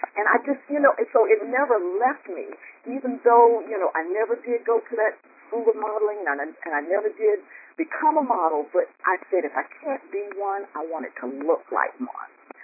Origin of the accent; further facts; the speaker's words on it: Gainesville, Georgia, United States; I grew up in Gainesville, Georgia. As a teenager, I always wanted to be a model.